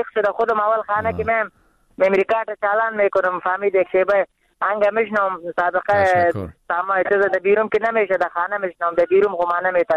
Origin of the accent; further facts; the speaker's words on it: Nangarhar, Afghanistan; ما افغان هستم، من انگرار